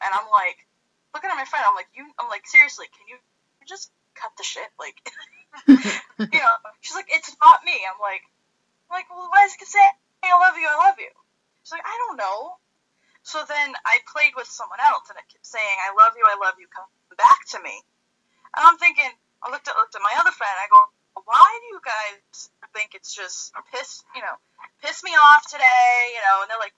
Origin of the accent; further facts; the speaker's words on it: Rhode Island, United States; I'm from Rhode Island, so I looked up Rhode Island obituaries